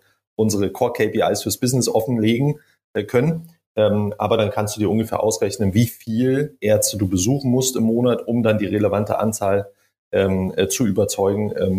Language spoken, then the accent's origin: German; Berlin, Germany; born there; moved away as an adult; now in Munich, Germany; bin aus Berlin, bin gebürtiger Berliner, umgezogen nach München.